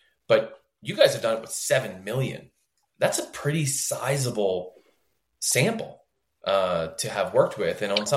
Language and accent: English; Philadelphia, Pennsylvania, United States; which, by the way, I'm from the Philly area, so 215-610, shout out.